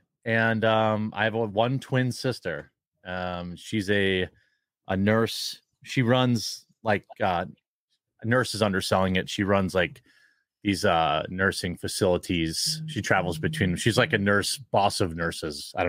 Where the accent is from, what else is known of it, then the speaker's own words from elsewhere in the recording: Wisconsin, United States; Fourth generation American. Parents came from Poland and Germany, like many people in Wisconsin. Grandparents were bread makers and bakers and stuff like that. And, I've been in Wisconsin my whole life.